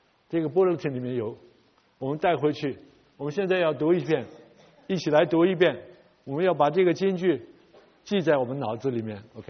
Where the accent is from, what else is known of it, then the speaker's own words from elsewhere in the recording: China; 我们中国人很知道佛教啊，我们都认识佛教